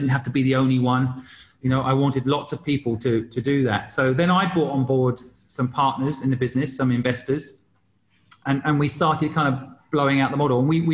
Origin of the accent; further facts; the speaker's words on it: Cambridge, East of England, United Kingdom; No, I grew up in Cambridge, and you know, frankly, all my friends are in Hong Kong.